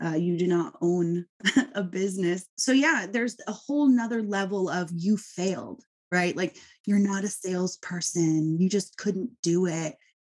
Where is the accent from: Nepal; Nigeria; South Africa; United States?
United States; California; Okay, well, I am a mom from Southern California